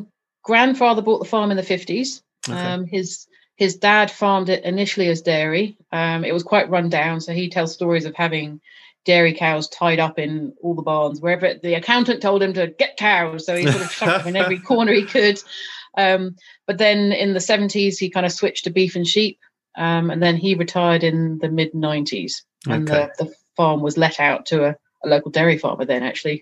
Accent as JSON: {"language": "English", "region": "South East England", "country": "United Kingdom", "tie": "born or raised there", "lives_now": "Devon, United Kingdom", "said": "I grew up in Kent originally, and there were lots of Dens, Smarden or Biddenden, so D-E-N on the end of words as well."}